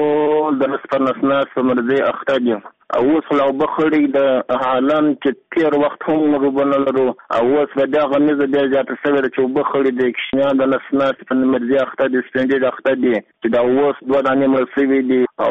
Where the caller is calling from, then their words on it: Gizab, Uruzgan, Afghanistan; زه د ولایت روزګان د ګیزر د ولسوالۍ څخه خبره کوم. … زموږ کلی د ګیزاب ولسوالۍ کښې زموږ کلی د احمد خان په نامه دی.